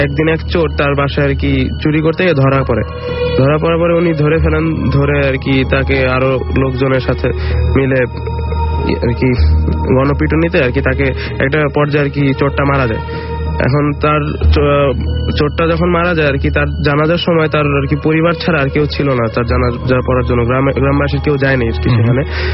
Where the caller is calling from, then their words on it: Mohammadpur, Dhaka Division, Bangladesh; মোহাম্মদপুর থেকে।